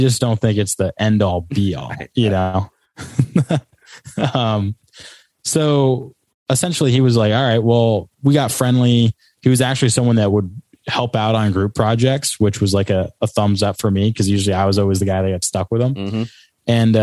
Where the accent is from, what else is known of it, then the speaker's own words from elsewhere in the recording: Rhode Island, United States; He goes, where are you from? I go, I'm from Rhode Island. He goes, Long Island? And I go, no, Rhode Island.